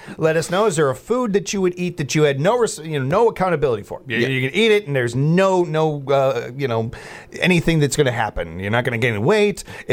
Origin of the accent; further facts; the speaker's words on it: Chicago, Illinois, United States; But again, I'm a Chicagoan.